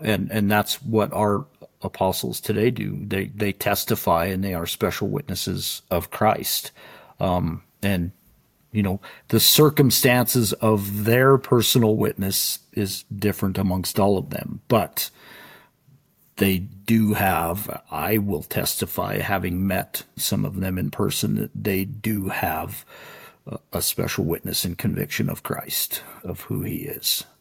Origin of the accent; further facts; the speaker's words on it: Rock Springs, Wyoming, United States; I was born and raised in Southwest Wyoming in the thriving metropolis of Rock Springs. And after high school, came to Northeast Wyoming to work on a ranch